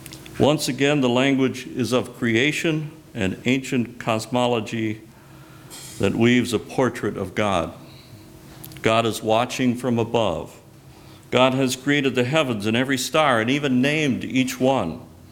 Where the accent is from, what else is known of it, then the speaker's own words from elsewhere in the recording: Chicago, Illinois, United States; growing up in the Chicago area and reminded me of being in Austin in February